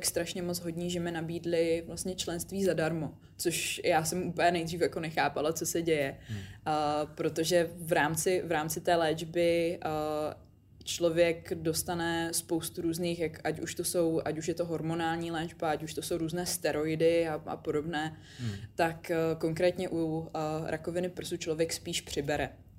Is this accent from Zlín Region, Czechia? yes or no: yes; Zlín, Zlín Region, Czechia; now in Prague, Czechia; protože já jsem původně ze Zlína, tak jsem musela z Prahy přijet až do Zlína